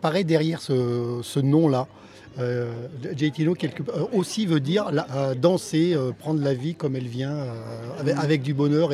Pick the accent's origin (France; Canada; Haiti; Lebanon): France; Voiron, Auvergne-Rhône-Alpes; Et moi, je suis l'étranger, je viens de la Chartreuse, de la Chartreuse